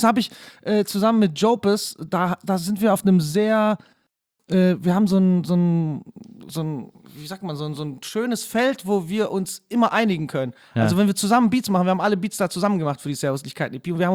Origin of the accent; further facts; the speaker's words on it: Wrocław, Lower Silesian Voivodeship, Poland; born there; Ich bin in Breslau geboren.